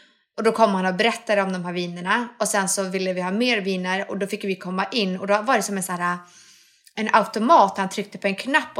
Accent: Sweden; Och jag är svensk och finsk liksom.

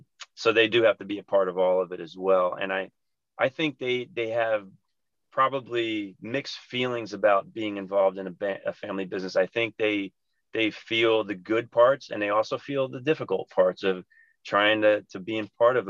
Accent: New Jersey, United States; I'm from New Jersey.

